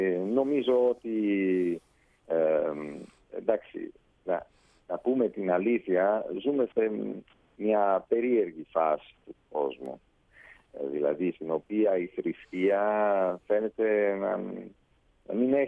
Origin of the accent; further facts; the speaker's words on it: Acquaviva delle Fonti, Apulia, Italy; η πόλη μου δεν είναι Μπάρι, είναι 20 χιλιόμετρα από το Μπάρι, είναι 20.000 ατόμων, είναι μια μικρή πόλη.